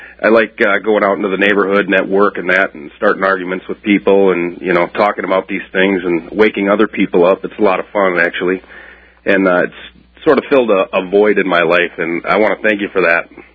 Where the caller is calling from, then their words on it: Las Vegas, Nevada, United States; Las Vegas.